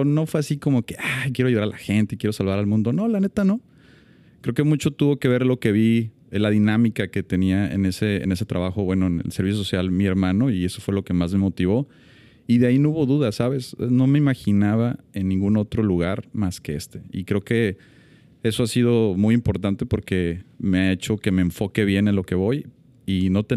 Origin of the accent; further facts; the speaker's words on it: Tijuana, Baja California, Mexico; also born or lived in Morelia; yo soy de Morelia, Michoacán, pero migré. O sea, como la mayor parte de la gente de Tijuana, migré a los 8 años por pues, situaciones económicas de mi familia. Entonces nos quedamos en Tijuana